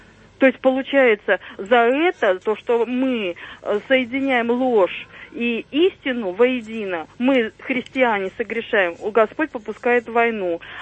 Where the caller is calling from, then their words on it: Saint Petersburg, Russia; Я вообще из Петербурга.